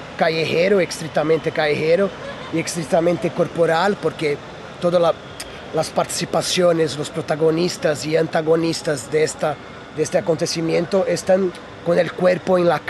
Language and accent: Spanish; Brazil; incluso en Brasil, yo soy de Brasil